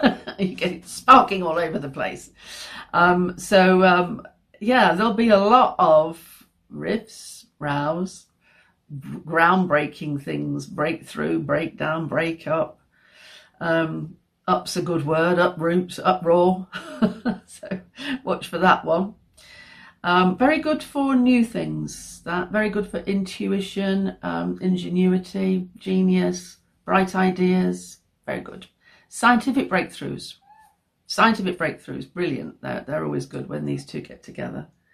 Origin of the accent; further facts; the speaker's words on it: England, United Kingdom; because I'm English, we always talk about the weather.